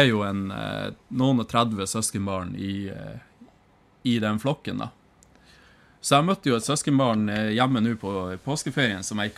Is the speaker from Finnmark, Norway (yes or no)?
yes; Finnmark, Norway; Jeg var hjemme i Finnmark.